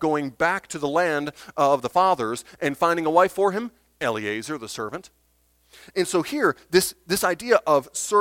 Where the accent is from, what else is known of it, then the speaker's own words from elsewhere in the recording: Michigan, United States; So as a boy, I grew up in Michigan. My aunt and uncle lived in Detroit area.